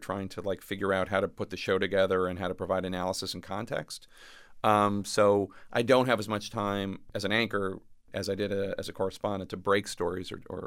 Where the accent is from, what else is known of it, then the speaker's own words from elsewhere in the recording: United States; which are, I think, problematic to me as an American, not as a journalist.